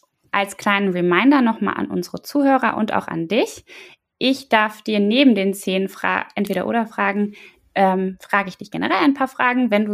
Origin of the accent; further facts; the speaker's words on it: Wiesbaden, Hesse, Germany; Ja, ich komme aus Wiesbaden.